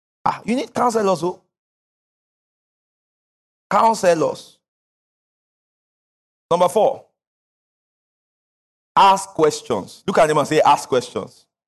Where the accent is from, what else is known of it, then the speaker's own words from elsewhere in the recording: Kwara, Nigeria; I come from Kwara State.